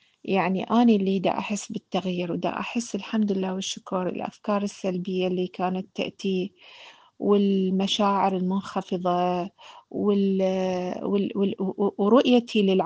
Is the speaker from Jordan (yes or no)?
no; Iraq; من العراق،